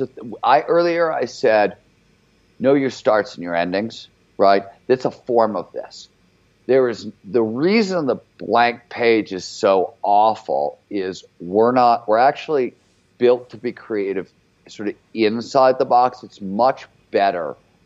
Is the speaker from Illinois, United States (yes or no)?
no; Cleveland, Ohio, United States; It was like bands would show up to play where I grew up in Cleveland.